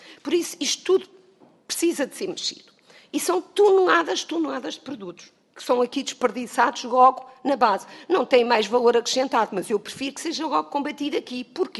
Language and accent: Portuguese; Ribatejo, Portugal; eu sou do Ribatejo, isto é, sou de uma região de grande produção alimentar